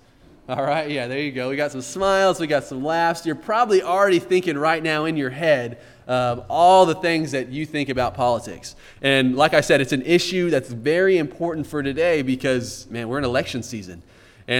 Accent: Texas, United States; I'm from Texas, and you would think, man, I've been around guns.

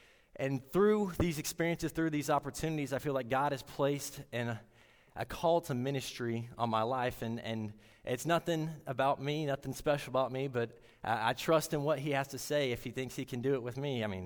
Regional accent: Omaha, Arkansas, United States; So I'm from Omaha, Arkansas. I grew up in a Christian family.

